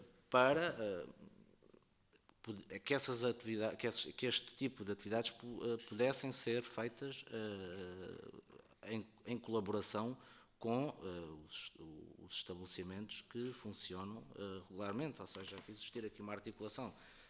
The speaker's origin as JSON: {"language": "Portuguese", "region": "Setúbal", "country": "Portugal", "said": "eu sou de Setúbal"}